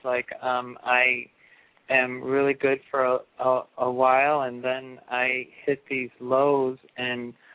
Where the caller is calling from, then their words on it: North Carolina, United States; I'm calling from North Carolina